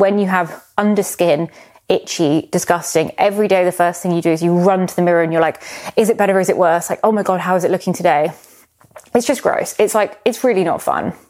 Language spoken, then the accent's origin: English; South Coast, United Kingdom; But I grew up on the South Coast.